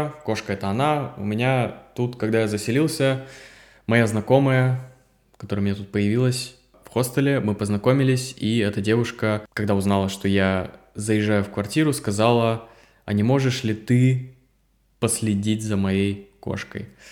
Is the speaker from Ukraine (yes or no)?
no; Novosibirsk, Novosibirsk Oblast, Russia; Я вообще из Сибири, из Новосибирска. У нас снег полгода, и мне этого хватило.